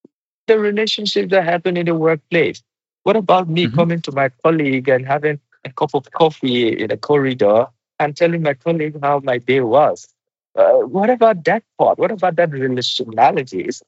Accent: Nigeria; English is a second language; it was so bad in Nigeria. Like, I find it difficult to even speak my native language, because in Nigeria you have to speak English as a form of way of communicating

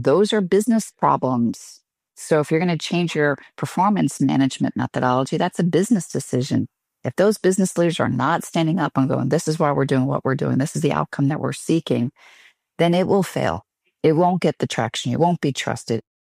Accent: Ireland; I'm not marketing. I'm Irish. I talk in stories.

